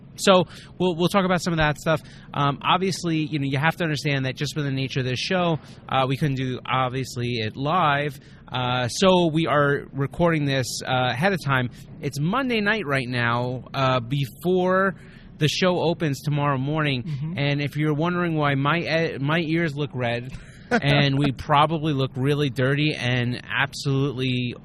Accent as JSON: {"language": "English", "region": "New York", "country": "United States", "said": "And we're from New York, obviously, we got to come to the West Coast."}